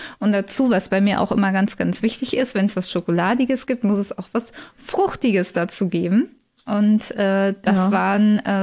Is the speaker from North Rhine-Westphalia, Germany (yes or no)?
no; Brandenburg, Germany; Ich komme ja eigentlich aus dem Speckgürtel von Berlin.